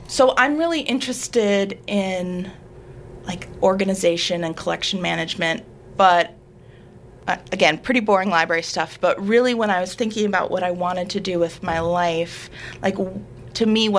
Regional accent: St. Paul, Minnesota, United States; now in Wisconsin, United States; I grew up in St. Paul with my family. I have a younger brother, Danny, and my mom and dad are still in the Twin Cities. I went to school in Madison and Appleton.

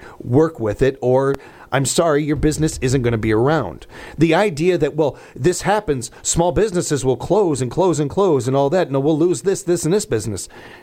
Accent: United States; But I am also an American.

